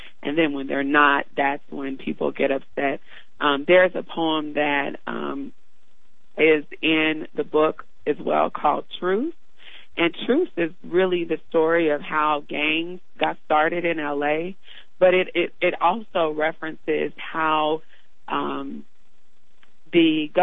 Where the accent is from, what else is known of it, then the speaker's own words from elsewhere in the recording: Los Angeles, California, United States; I'm from Southern California. I'm from South Central Los Angeles.